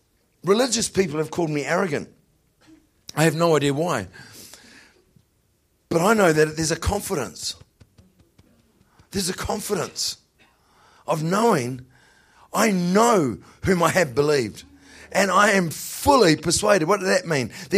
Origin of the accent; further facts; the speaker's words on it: New Zealand; accent: New Zealand; first thing I had to do there was pray the gift of interpretation on them so they would understand my New Zealand accent.